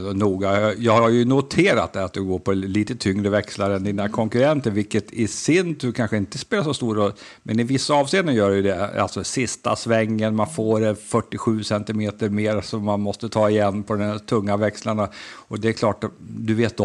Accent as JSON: {"language": "Swedish", "town": "Skellefteå", "region": "Västerbotten County", "country": "Sweden", "said": "Men vi är från Skellefteå"}